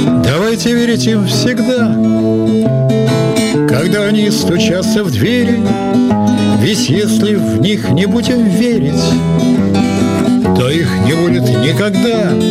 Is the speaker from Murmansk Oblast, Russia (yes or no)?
no; Saint Petersburg, Russia; поскольку я блокадник, я ленинградец